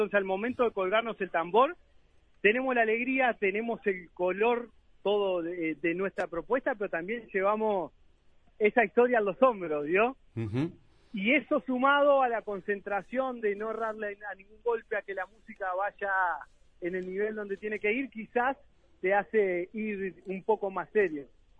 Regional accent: Uruguay; Como todo uruguayo, llegás sobre el puchito. Siempre llegamos sobre el pucho, pero llegamos.

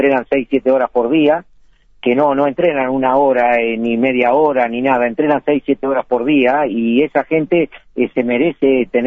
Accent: Uruguay; para hacerle ver a los jóvenes que acá como uruguayos podemos ser grandes

